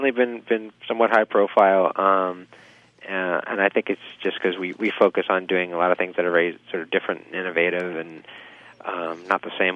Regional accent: Virginia, United States; No, I grew up in Virginia and I knocked around over the years, through restaurants, in kitchen or waiting tables or bartending.

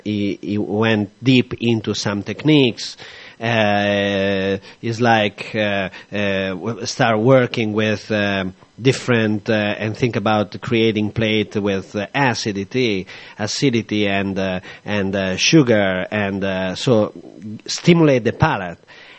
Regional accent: Modena, Emilia-Romagna, Italy; I'm from Modena

